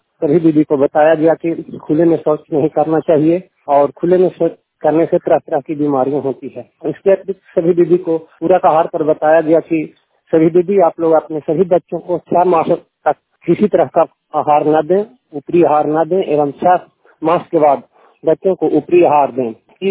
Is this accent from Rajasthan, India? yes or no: no; Dashanpur, Bihar, India; ग्राम दशनपुर का निवासी हूं